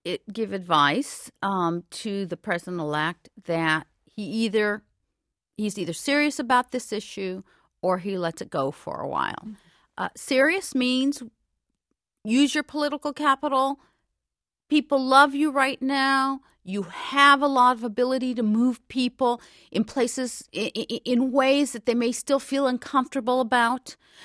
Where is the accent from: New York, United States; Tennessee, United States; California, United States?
California, United States; I am a Californian, and if anybody ever asks me, I always tell them first and foremost, I'm a Californian.